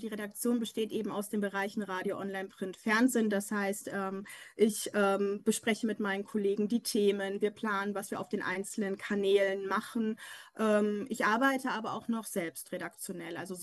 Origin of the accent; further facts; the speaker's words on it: Cologne, North Rhine-Westphalia, Germany; now in Munich, Germany; Genau, also im Herzen bin ich Kölnerin geblieben.